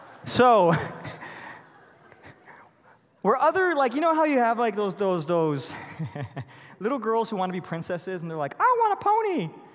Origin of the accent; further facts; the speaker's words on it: Chicago, Illinois, United States; And so I came from Chicago. I was born and raised in this Mexican family, and I came here for college.